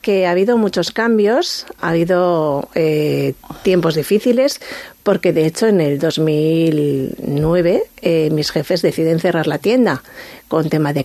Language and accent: Spanish; Irún, Basque Country, Spain; porque yo soy de Irún